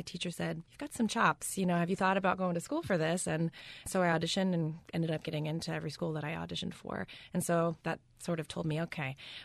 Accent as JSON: {"language": "English", "town": "North Canton", "region": "Ohio", "country": "United States", "tie": "born or raised there", "said": "Yes. Born and raised in North Canton, Ohio, just about an hour south of Cleveland."}